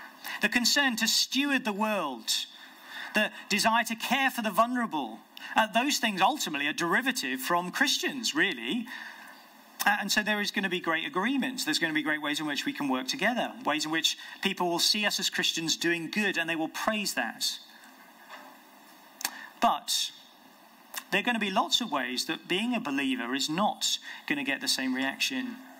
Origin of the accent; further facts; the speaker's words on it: London, United Kingdom; I grew up in Southeast London